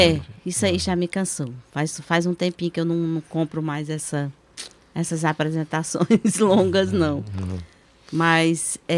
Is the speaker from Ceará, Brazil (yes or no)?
yes; Juazeiro do Norte, Ceará, Brazil; Os meus vizinhos, quando era pequena, lá no Ruazeiro.